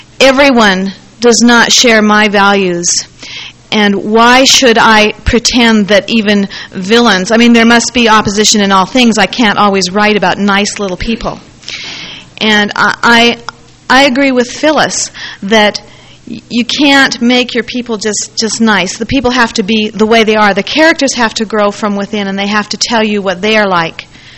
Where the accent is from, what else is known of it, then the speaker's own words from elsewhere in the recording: Canada; Being a Canadian, I chose a poem by a fellow Canadian, Robert Service.